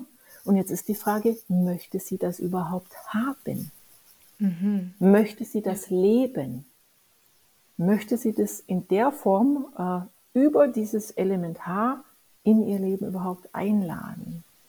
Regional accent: Allgäu, Germany; da habe ich noch im Allgäu gelebt, ich bin ja Allgäuerin.

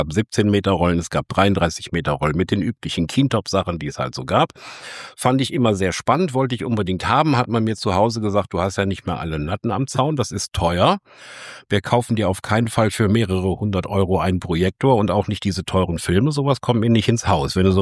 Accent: Leverkusen, North Rhine-Westphalia, Germany; Ja, also wir hatten bei uns in Leverkusen-Opladen ein Geschäft, das hieß Dr. Müller.

